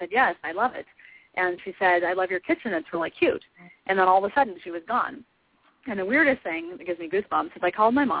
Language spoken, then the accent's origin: English; Astoria, Oregon, United States; we're all from Astoria, Oregon, and the closest big city is in Portland, 2 hours away.